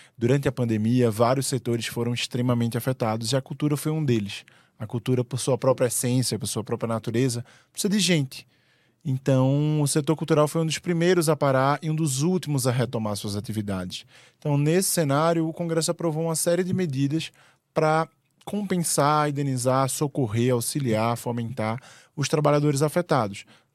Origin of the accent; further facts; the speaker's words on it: Pernambuco, Brazil; now in Distrito Federal, Brazil; sou pernambucano, moro aqui no Distrito Federal há 9 anos, vai fazer agora.